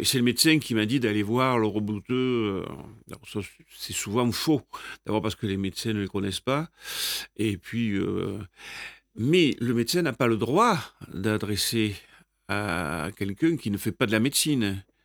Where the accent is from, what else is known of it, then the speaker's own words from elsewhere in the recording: Hauts-de-France, France; En plus, moi, je viens de l'Aisne